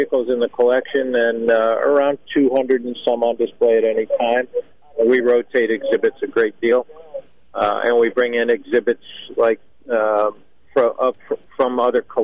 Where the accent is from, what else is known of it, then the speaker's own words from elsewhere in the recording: Rhode Island, United States; also born or lived in Maine; but I'm a New Englander, so, you know, I want to come back.